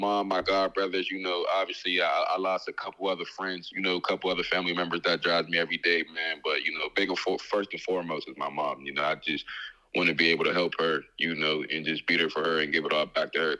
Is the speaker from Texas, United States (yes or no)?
no; Pittsburgh, Pennsylvania, United States; You know, of course, I'm from Pittsburgh, so I love AB, you know.